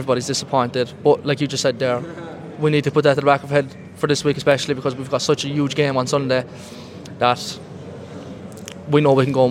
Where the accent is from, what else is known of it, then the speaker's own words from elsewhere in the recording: Cork, Munster, Ireland; It's what you dream of as a kid, you know, growing up in Cork.